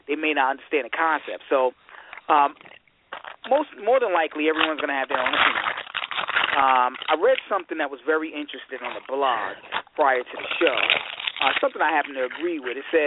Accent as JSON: {"language": "English", "region": "Michigan", "country": "United States", "said": "I'm your host from Michigan … General Manager of Siren Media Group."}